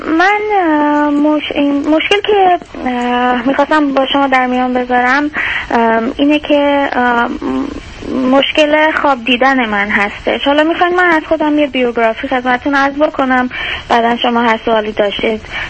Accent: Iran; moved away as an adult; now in United States; بعدش از ایران مهاجرت کردیم، اومدیم آمریکا

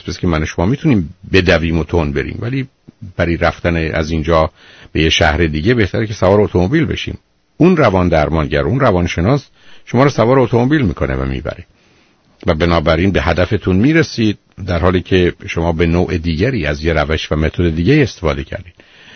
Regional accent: Iran; born there; ما تو ایران متولد شدیم، فارسی هم یاد گرفتیم،

